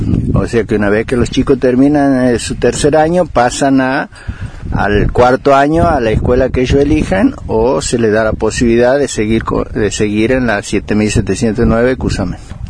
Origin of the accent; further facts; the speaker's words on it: Loreto, Santiago del Estero, Argentina; moved away; soy de Santiago del Estero. Y hace muchísimos años he venido a trabajar en la provincia. Soy docente y bueno, vengo de un pueblo que se llama Loreto.